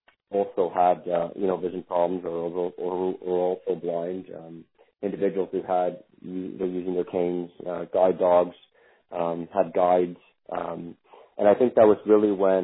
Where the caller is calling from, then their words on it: Toronto, Ontario, Canada; I am calling in from Toronto, Ontario, Canada, and I'm 29 years old